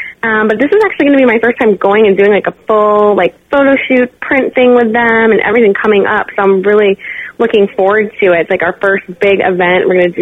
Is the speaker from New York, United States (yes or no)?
no; Florida, United States; also born or lived in Honolulu, Hawaii; Well, I'm actually originally from Honolulu, Hawaii, and I moved to Florida. And I grew up in Florida, basically like Tampa Bay area